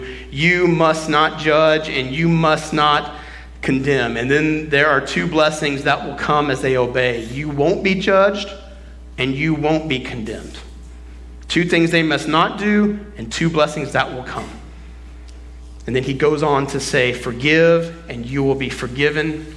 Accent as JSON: {"language": "English", "region": "Texas", "country": "United States", "said": "I'm from Texas, so I can say that."}